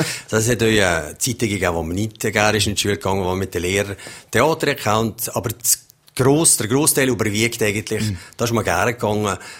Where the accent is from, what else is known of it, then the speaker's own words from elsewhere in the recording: Visp, Valais, Switzerland; ich bin also zu Fisch geboren, habe alle meine Schüler hier gemacht und eine flotte Kindheit hier in dem Fisper erlebt.